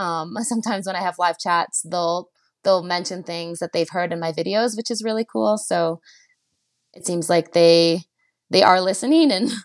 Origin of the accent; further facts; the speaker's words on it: Chelsea, Quebec, Canada; now in Canmore, Canada; I'm actually at home in Canmore for the next month, and then I'm heading home. I'm from Chelsea, Quebec.